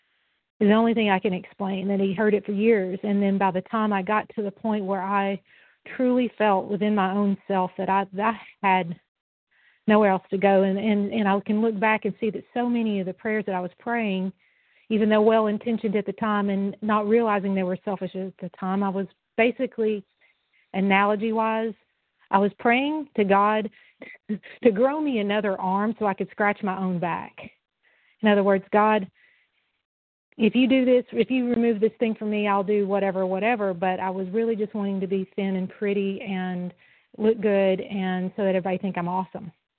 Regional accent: Tennessee, United States; And I'm from Tennessee.

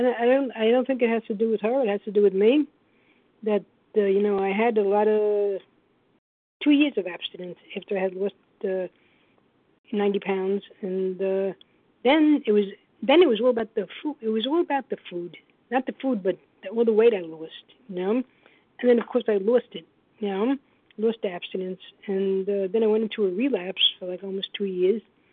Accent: New York, United States; Hi, everybody. I'm from New York

